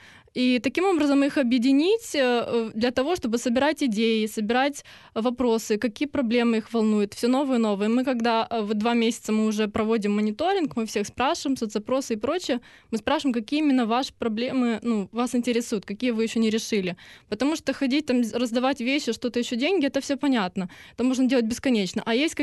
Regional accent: Crimea, Ukraine; я сама из Крыма, и мы, получается, вот все эти 70 человек, которые объединились, мы все переселенцы, кто донецкие, кто крымские

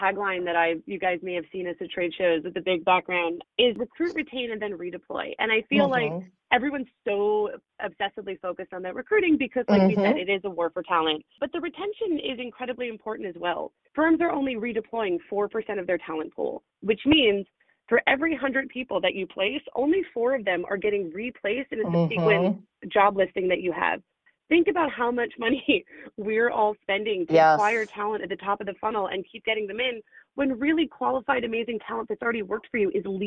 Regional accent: New Jersey, United States; Besides, I guess, the fact that I'm literally from the Jersey Shore, which people find highly entertaining, like from that town

